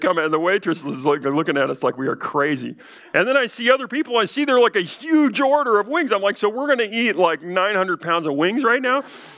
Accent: Colorado, United States; I grew up in Colorado.

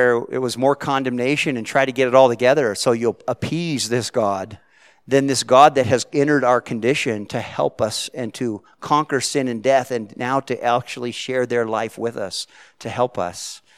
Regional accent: Salinas, California, United States; born there; I'm the youngest of five. I said before, I was born in Salinas, California.

